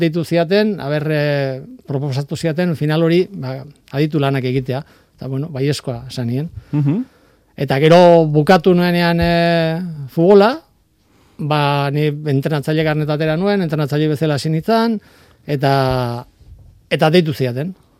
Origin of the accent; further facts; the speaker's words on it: Azpeitia, Basque Country, Spain; ni azpeitearra Loiolakoa naiz, hausukoa